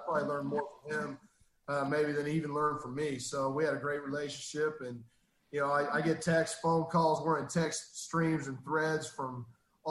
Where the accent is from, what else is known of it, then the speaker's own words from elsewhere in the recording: Midwest, United States; You know, as a youngster growing up in the Midwest and playing football and playing out in the backyard and stuff